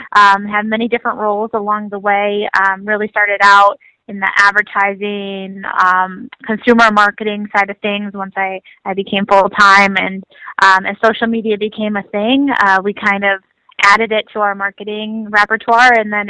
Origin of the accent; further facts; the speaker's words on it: Milwaukee, Wisconsin, United States; I'm born and raised in Milwaukee and never really left. I went to school here at Marquette University